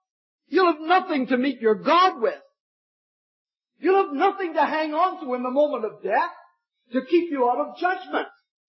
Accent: Niagara Falls, Ontario, Canada; When I was a boy, I was born and raised in Niagara Falls in Ontario.

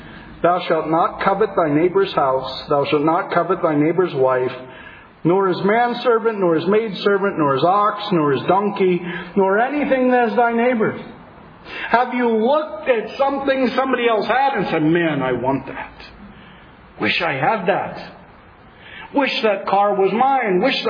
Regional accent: Philadelphia, Pennsylvania, United States; Oh, wait, but I'm from the Philadelphia area.

